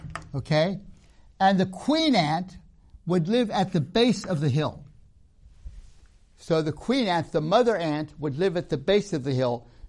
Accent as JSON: {"language": "English", "country": "Tanzania", "tie": "born there", "said": "I was born in Tanzania, East Africa, in Tanzania. Among a people called the Zanaki."}